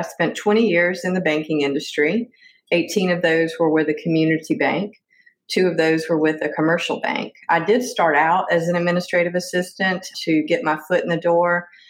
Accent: the South, United States; accent: Southern; So I'm in the United States, which you can probably tell with my Southern accent.

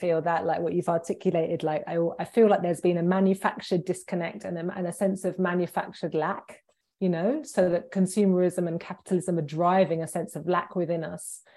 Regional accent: Hackney, London, United Kingdom; I guess I grew up in Hackney, and we had a tiny little garden

